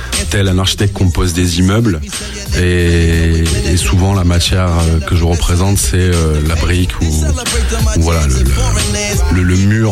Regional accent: Montpellier, Occitanie, France; On on était sur la région de Montpellier, parce que je suis issu de, originaire de Montpellier.

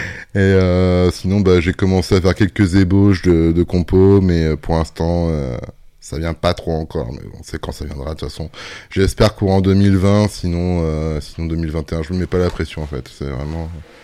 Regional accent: Angers, Pays de la Loire, France; Alors, je viens d'où? Je viens d'Angers, du coin dans tous les cas.

